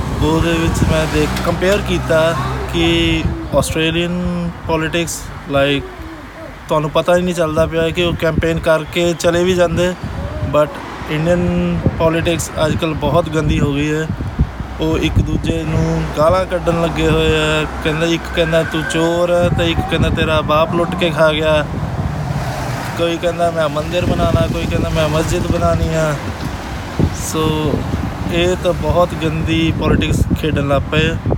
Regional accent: Punjab, India; now in Australia; ਮੈਂ ਆਸਟ੍ਰੇਲੀਆ 'ਚ ਰਹਿ ਰਿਹਾ ਲਾਸਟ 15 ਸਾਲਾਂ ਤੋਂ। ਵੈਸੇ ਮੈਂ ਪੰਜਾਬ ਤੋਂ ਹਾਂ

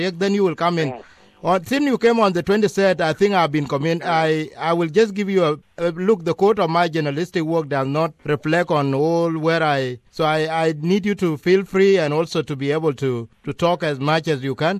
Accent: South Sudan; but I'm more South Sudanese.

